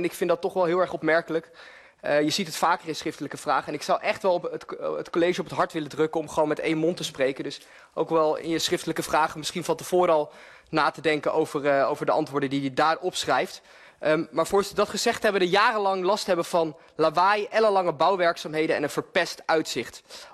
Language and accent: Dutch; Amsterdam, North Holland, Netherlands; ik ben wel geboren en getogen en ik kom uit Oet-Amsterdam. Maar gelukkig al meer dan de helft van mijn leven woonachtig in de mooiste stad van Nederland.